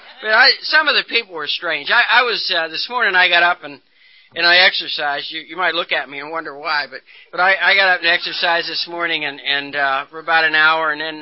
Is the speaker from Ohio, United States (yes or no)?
yes; Martins Ferry, Ohio, United States; born there; now in North Carolina, United States; I was born in a small town in Ohio. You can tell that I'm probably not from North Carolina.